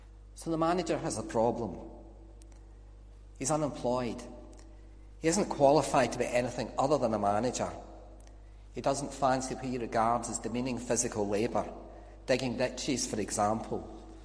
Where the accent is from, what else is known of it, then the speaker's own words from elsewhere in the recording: Scotland, United Kingdom; I'm Scottish and I'm a lawyer.